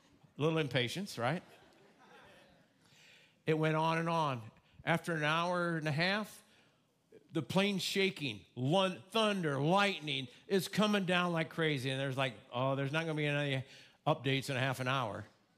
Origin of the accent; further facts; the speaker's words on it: Midwest, United States; You know, growing up in the Midwest and also being involved in agriculture